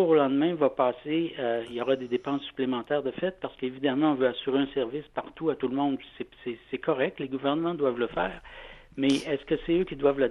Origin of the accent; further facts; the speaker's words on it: Victoriaville, Quebec, Canada; Mais moi, je suis de Victoriaville